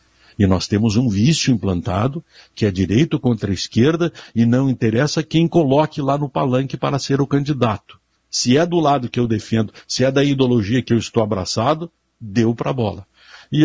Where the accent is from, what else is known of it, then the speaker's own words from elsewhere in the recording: Brazil; acredito que nós poderíamos desejar, como brasileiros, nos nossos municípios, nos nossos estados, que isto fosse uma praxe